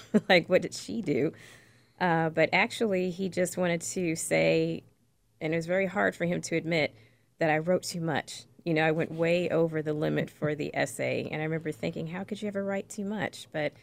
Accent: California, United States; even though I grew up in California

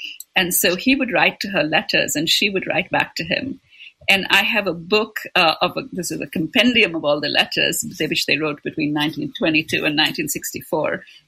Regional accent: Kolkata, West Bengal, India; moved away as an adult; So, up until the time that I turned 20, because I grew up in Kolkata, my life was bookended by two women.

